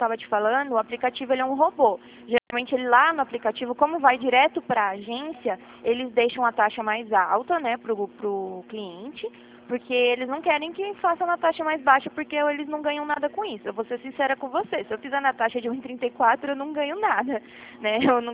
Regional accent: Prudentópolis, Paraná, Brazil; born there; eu nasci lá em Prudentópolis, no Paraná, é uma região que só tem russo, ucraniano

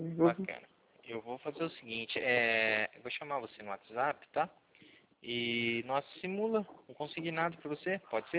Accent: Cornélio Procópio, Paraná, Brazil; Cornélio Procópio, eu sou de Cornélio Procópio, Paraná

